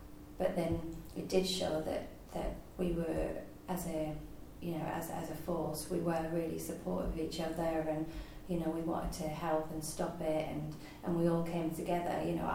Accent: Norwich, East of England, United Kingdom; I grew up in Norwich. My family's in Norwich, not originally, but for a long time. I went to school in Norwich.

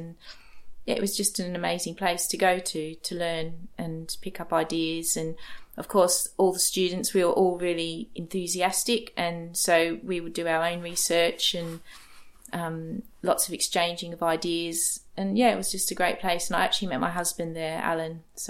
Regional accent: Melbourne, Victoria, Australia; moved away as an adult; from my hometown of Melbourne

